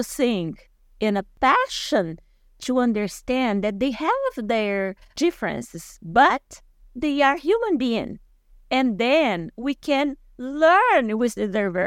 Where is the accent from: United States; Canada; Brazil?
Brazil; São José do Rio Preto, São Paulo; English is a second language; I did close to my hometown, that's Rio Preto.